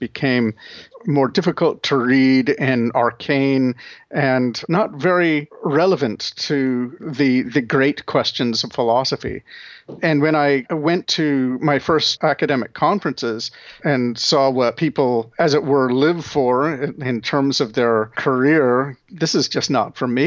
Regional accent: Anchorage, Alaska, United States; also born or lived in Washington; now in Ohio, United States; I was born in Washington State and grew up in Anchorage, Alaska. Went to college at Reed College in Portland, Oregon, and then I made my way to Ohio for grad school.

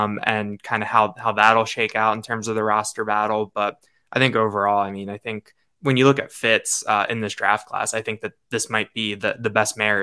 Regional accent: Maryland, United States; I grew up outside of Baltimore. My parents still live outside of Baltimore.

